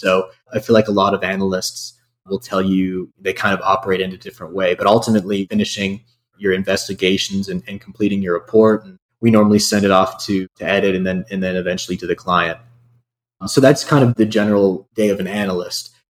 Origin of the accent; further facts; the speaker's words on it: Ontario, Canada; I grew up in Canada for quite a while, lived just outside Toronto.